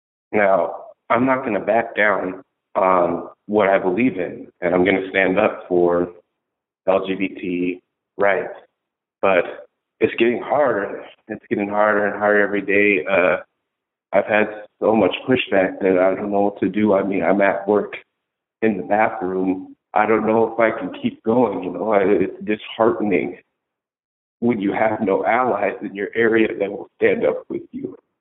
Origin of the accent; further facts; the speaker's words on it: Washington, United States; I was raised in King County, and I have a certain set of beliefs and a certain liberalism about me that I stand up for.